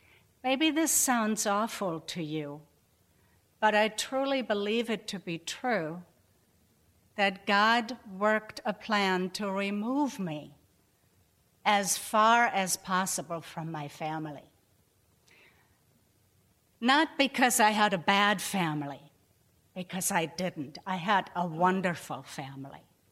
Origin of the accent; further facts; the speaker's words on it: Colorado, United States; now in Walla Walla, United States; So I came from Colorado. Whatever. To Walla Walla.